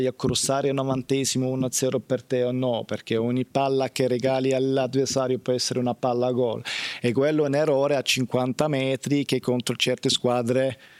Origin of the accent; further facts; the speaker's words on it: Switzerland; No, certo, ma io visto che sono svizzero, prendo